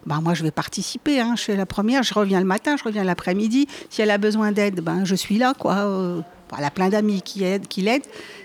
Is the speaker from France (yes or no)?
yes; Paris, Île-de-France, France; puisque moi, je suis parisienne à la base.